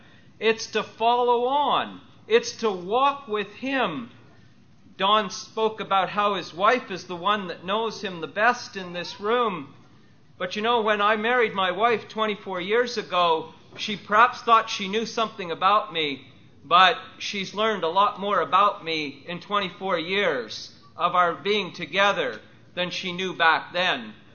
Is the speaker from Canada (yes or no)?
yes; Canada; You know, I grew up in Canada, and we, in those days at least, learned in school a great deal about the British royal family.